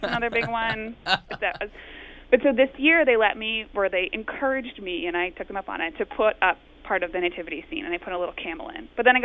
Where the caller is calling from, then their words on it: Brooklyn, New York, United States; I'm calling from Brooklyn with a story about Christmas with my in-laws.